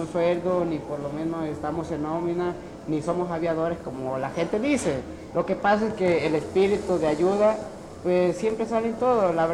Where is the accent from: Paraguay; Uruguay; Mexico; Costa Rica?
Mexico; Santiago Tuxtla, Veracruz; Soy nativo de aquí de Santiago Tuxtla y vivo en el barrio de la Octava Manzana.